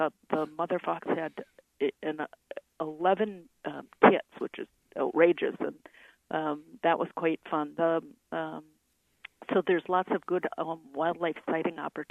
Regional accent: Duluth, Minnesota, United States; But of course, just to be honest with everyone, Duluth is actually my hometown.

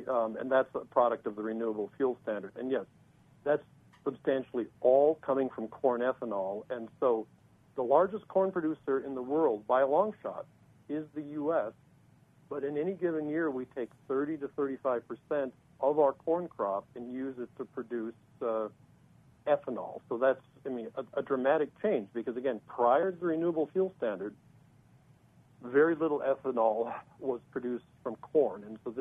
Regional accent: California, United States; my home state has its own set of policies called the low-carbon fuel standard. And in California

